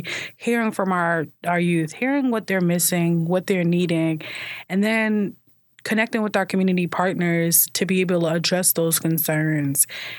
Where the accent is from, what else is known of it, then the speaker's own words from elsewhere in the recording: Brooklyn, New York, United States; You know, I was born in Brooklyn, and I took public transit from a young age. public transit alone from at a young age going to school.